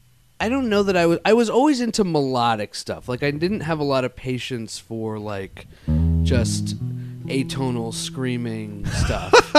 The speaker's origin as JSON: {"language": "English", "town": "Manhattan", "region": "New York", "country": "United States", "tie": "born or raised there", "said": "I grew up in Manhattan."}